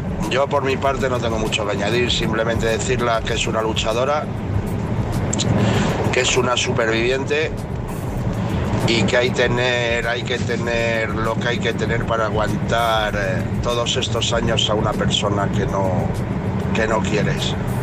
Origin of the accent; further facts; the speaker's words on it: Toledo, Castilla-La Mancha, Spain; que yo también soy castellano manchego de Toledo.